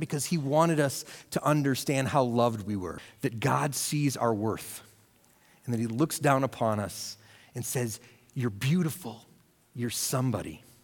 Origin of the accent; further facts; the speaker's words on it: Michigan, United States; I grew up in the Michigan area.